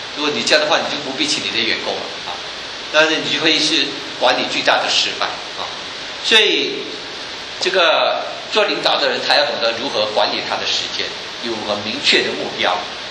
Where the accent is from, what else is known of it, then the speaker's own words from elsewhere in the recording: China; 你知道我们中国人是比较讲人治的